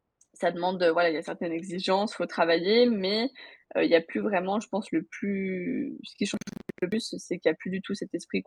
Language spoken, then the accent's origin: French; Lyon, Auvergne-Rhône-Alpes, France; Moi, j'étais de Lyon. J'ai été amenée à me déplacer à Montpellier pour mes études pendant 3 ans